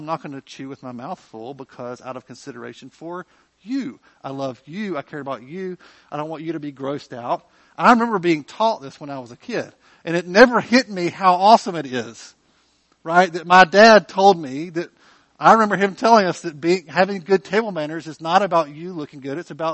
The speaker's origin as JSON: {"language": "English", "region": "the South", "country": "United States", "said": "So I am a Southerner, so don't get offended by me, you know, suggesting that perhaps our Southern hospitality only is about a skin deep, okay?"}